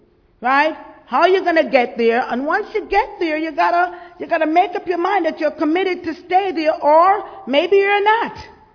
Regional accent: Jamaica; I'm from Jamaica. Everybody was going to church when I grew up.

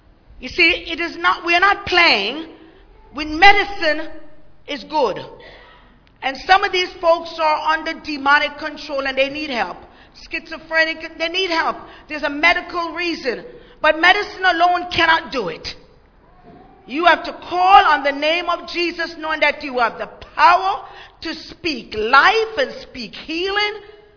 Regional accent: Jamaica; since I'm Jamaican

